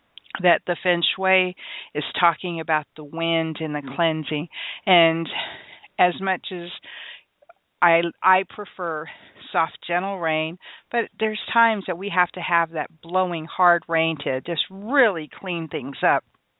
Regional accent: San Antonio, Texas, United States; I fell down trying to dance … on roller skates at the roller rink growing up in San Antonio.

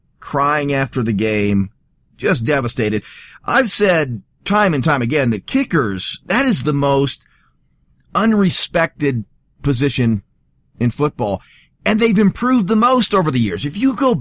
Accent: Seattle, Washington, United States; now in Denver, United States; many of you know I'm from Seattle originally. I live in Denver. So I'm a Seahawks fan and I'm a Broncos fan

